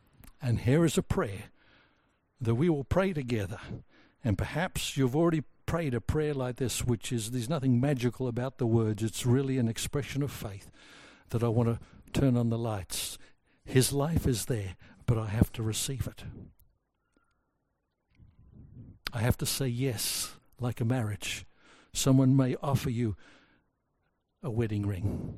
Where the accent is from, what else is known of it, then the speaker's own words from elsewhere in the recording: Papua New Guinea; I was about 12 years old, growing up in Papua New Guinea. My parents were missionaries there.